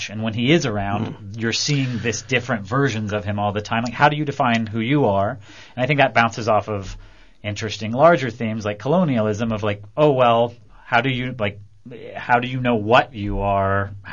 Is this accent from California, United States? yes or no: no; Texas, United States; whether that's growing up in Texas and being not a football player and not like and being a theater weirdo